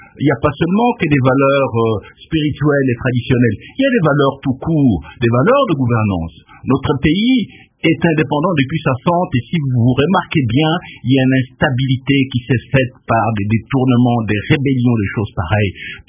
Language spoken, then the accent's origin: French; Kasaï-Occidental, DR Congo; en tout cas chez moi au Kassai occidental